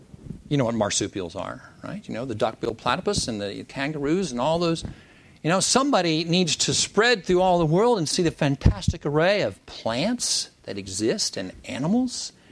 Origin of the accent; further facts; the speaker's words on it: United States; Now, I'm an American, and what makes it interesting to be here is the differences between America and Belgium and all the other cultures.